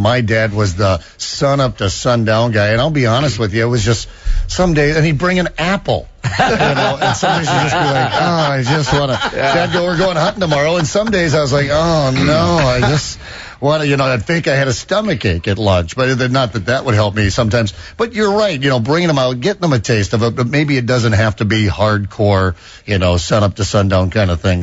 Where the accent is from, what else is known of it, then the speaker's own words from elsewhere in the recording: South Dakota, United States; I'm from South Dakota.